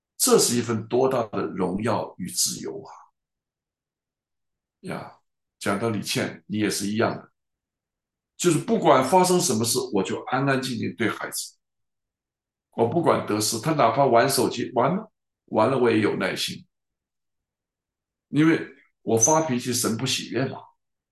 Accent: China; 我在中国长大，我经过文革，我在文化大革命经过

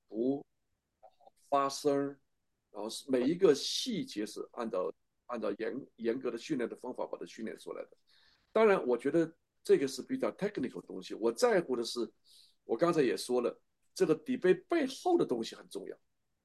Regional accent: China; 我们中国人基本上习惯和熟悉的就是诡辩

